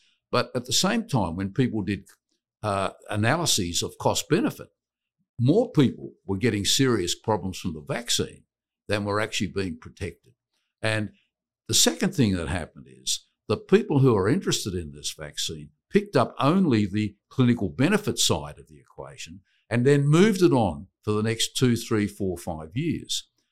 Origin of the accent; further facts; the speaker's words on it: Australia; I'm actually from Australia.